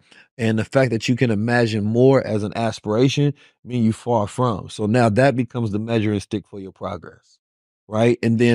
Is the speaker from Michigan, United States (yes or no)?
no; St. Louis, Missouri, United States; born there; St. Louis, I was born in St. Louis, so I know how bad gun violence is in St. Louis.